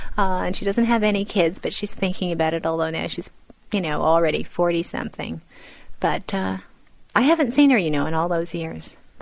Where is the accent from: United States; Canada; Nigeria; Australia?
Canada; And I don't even hyphenate myself. I don't even say I'm a Chinese Canadian. I'm a Canadian.